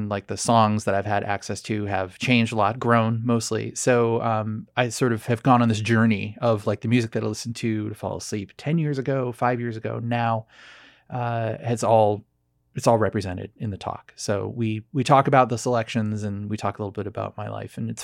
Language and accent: English; Laguna Beach, California, United States; also born or lived in Dana Point; Yeah, but I grew up in that whole part of the world, Dana Point, Laguna Beach.